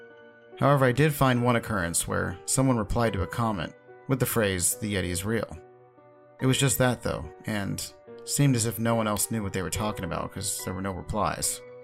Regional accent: Delaware, United States; considering I'm from Delaware and no one in my state gives a crap about any of that.

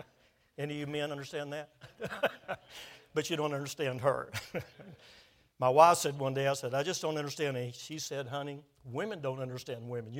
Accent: Waco, Texas, United States; born there; I was born in Waco, Texas, and, of course, I was born during the war, World War II

